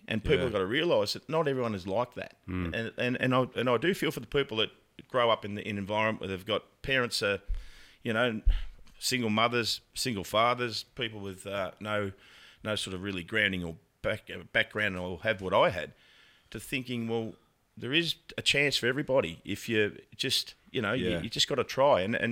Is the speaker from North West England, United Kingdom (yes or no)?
yes; Preston, North West England, United Kingdom; I was born and bred in West Preston, and I went to local St. Ralph's and also down to Sacred Heart in Preston, and then across the road to Morris Brothers Preston